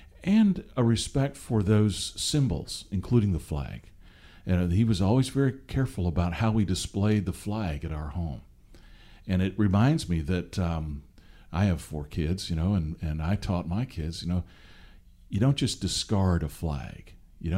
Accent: Seattle, Washington, United States; So growing up in Seattle, I remember him taking me as a kid down to the coast there, Washington State, right?

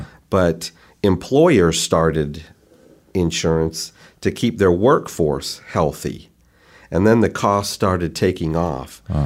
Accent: Orlando, Florida, United States; Yes, I grew up in Orlando.

